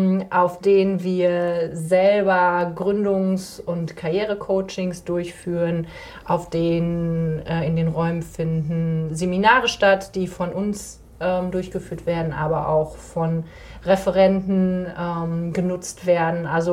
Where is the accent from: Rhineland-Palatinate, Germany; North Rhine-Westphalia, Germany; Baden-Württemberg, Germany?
North Rhine-Westphalia, Germany; Schmallenberg; ich bin in Schmallenberg geboren und aufgewachsen, war dann kurz zur Ausbildung und zum Studium in Münster und in Stuttgart. Bin dann aber sehr gerne zurückgekommen